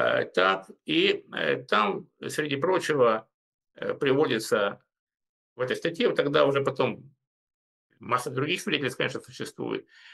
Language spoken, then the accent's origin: Russian; Rostov-on-Don, Rostov Oblast, Russia; в моем родном городе Ростове-на-Дону